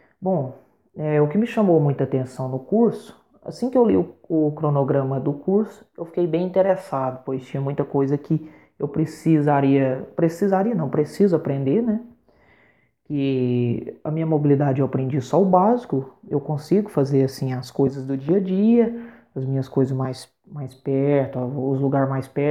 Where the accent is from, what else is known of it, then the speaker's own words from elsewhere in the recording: Monte Carmelo, Minas Gerais, Brazil; Sou aqui do Triângulo Mineiro, Monte Carmelo, fica próximo de Uberlândia.